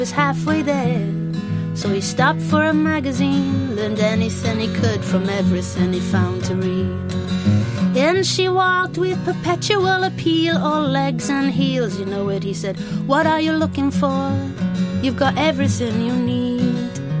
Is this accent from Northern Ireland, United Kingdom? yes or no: no; Wales, United Kingdom; I could have chosen some strict metre poetry and part of my culture from, you know, growing up in Wales.